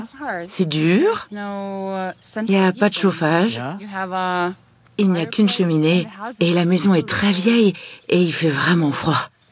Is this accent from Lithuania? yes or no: yes; Vilnius, Vilnius County, Lithuania; French is a second language; moved away; Je suis lituanienne, fraîchement installée ici. Je suis née et j'ai grandi à Vilnius, la capitale.